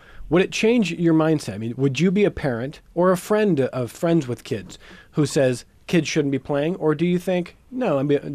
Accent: Cleveland, Ohio, United States; I grew up in Cleveland, a Cleveland Browns fan.

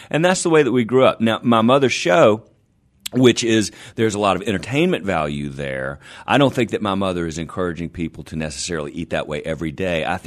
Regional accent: Albany, Georgia, United States; I'm born and raised in Albany, Georgia.

